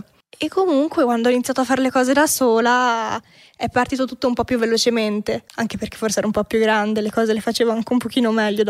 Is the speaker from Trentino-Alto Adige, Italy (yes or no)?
yes; Rovereto, Trentino-Alto Adige, Italy; born there; also born or lived in Riva del Garda; Minuscola, sì, in Trentino, in un paesino un po' sperduto, non lo conoscono in tanti. Io sono nata a Rovereto, però ho abitato a Riva del Garda e lì è praticamente lago, tutti fanno windsurf, kitesurf.